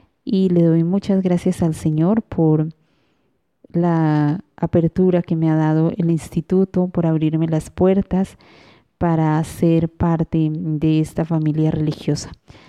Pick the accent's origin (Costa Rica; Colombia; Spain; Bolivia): Colombia; Labateca, Norte de Santander; misionera de Santa Teresita. Soy de Colombia. Les cuento brevemente mi historia vocacional. En mi pueblo, en La Bateca, estaban las hermanas misioneras Teresitas.